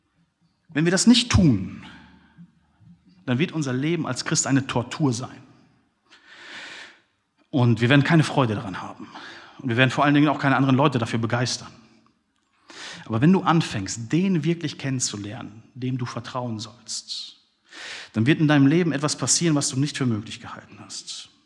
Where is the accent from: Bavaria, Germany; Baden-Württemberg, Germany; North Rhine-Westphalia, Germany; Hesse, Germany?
North Rhine-Westphalia, Germany; Bielefeld; Ich komme aus Bielefeld, ne?